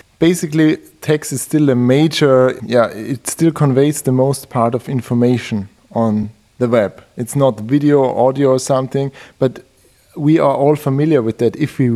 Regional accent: Austria; I'm from Austria and I started with this whole subject of designing and doing things or designing things.

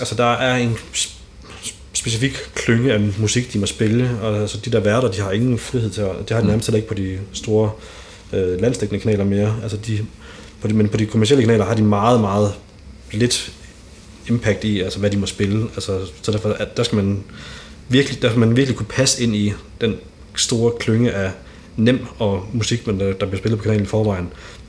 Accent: East Jutland, Denmark; jeg kommer selv fra Jylland, så hvis jeg var band, så vil jeg da helt godt gå til mine lokale kanaler i Østjylland, hvor jeg kommer fra.

